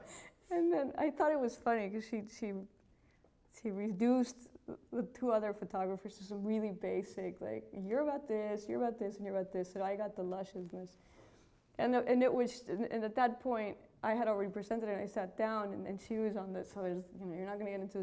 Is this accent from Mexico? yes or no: yes; Mexico; I grew up in Mexico, maybe, I don't know, maybe, like, we're a little more strident than some other places.